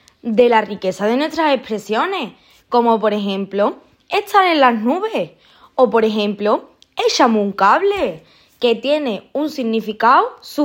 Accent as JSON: {"language": "Spanish", "region": "Andalusia", "country": "Spain", "accent": "Andalusian", "said": "¿quién dice que los andaluces no sabemos hablar? Si para mí nuestro acento es una riqueza, es una variedad lingüística llena de matrices y de expresiones."}